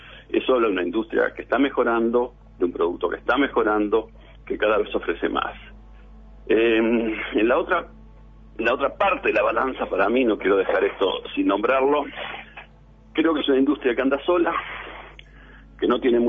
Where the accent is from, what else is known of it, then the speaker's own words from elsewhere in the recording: Uruguay; así somos los uruguayos